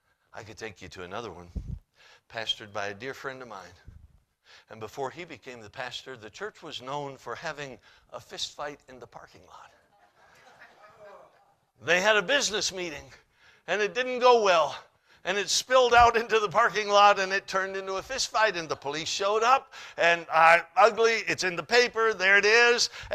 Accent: Alaska, United States; But I grew up in Alaska

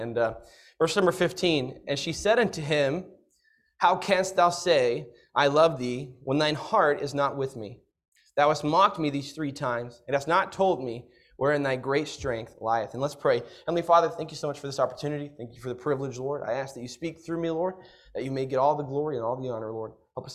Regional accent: Texas, United States; also born or lived in Indiana / Pennsylvania; actually, I grew up in Texas, and we have this whole thing about Yankees

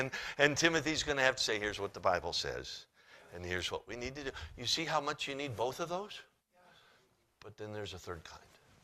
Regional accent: Alaska, United States; My mother always said that. I grew up in Alaska. We'd go running out of the house barefoot in the snow.

